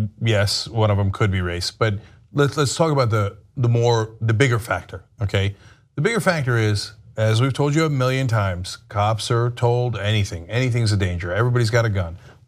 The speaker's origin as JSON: {"language": "English", "country": "United States", "tie": "born or raised there", "said": "I remember when I was growing up in America, and you could reach to get your registration"}